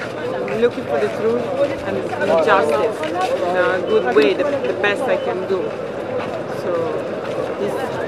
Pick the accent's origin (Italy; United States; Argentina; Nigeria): Italy; English is a second language; I'm from Italy.